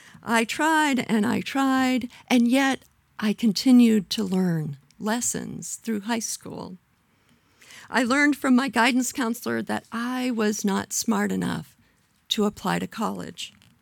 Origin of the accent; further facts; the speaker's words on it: Waterville, Maine, United States; I grew up in Waterville, Maine, where I worshiped at St. Mark's Episcopal Church, but attended Mount Mercy Academy, the local Catholic school.